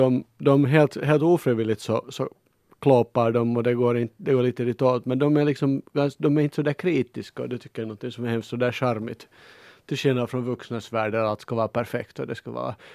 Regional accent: Pojo, Uusimaa, Finland; jag tror jag fick 500 mark för jag var från Pojo.

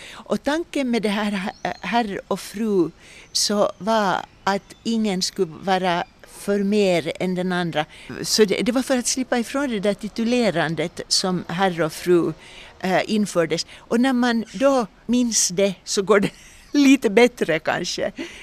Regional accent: Uusimaa, Finland; Och så kommer jag från Finland, från den västnyländska skogen ju.

